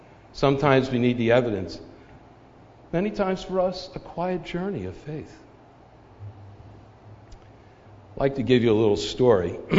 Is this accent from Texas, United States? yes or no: no; Pennsylvania, United States; I'm from Missouri. Actually, I'm from Pennsylvania.